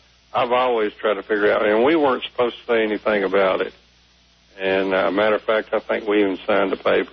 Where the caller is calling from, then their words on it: Fort Oglethorpe, Georgia, United States; Fort Oglethorpe, Georgia.